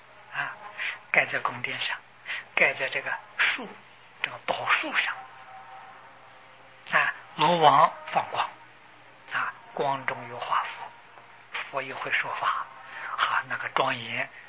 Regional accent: China; also born or lived in Japan; 因为从前小时候在大陆啊，没有注意这些事情啊

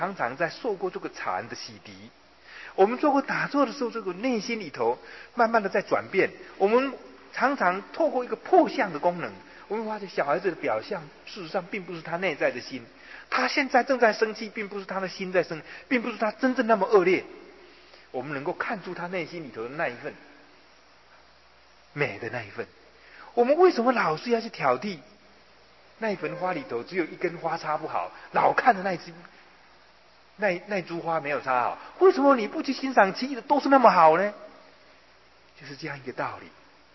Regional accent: Taiwan; first language Taiwanese Hokkien; Chinese is a second language; 我到了念大学，我的国语还讲不好，我写作文还是用台语的样子写的。

